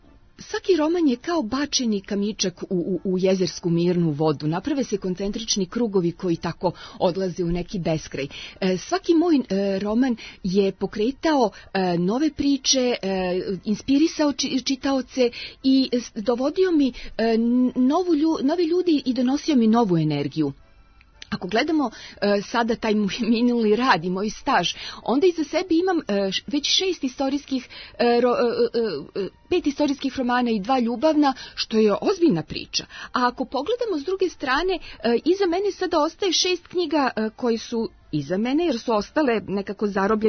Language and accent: Serbian; Smederevo, Šumadija and Western Serbia, Serbia; moj život i moje detinjstvo i moju mladost u Smederevu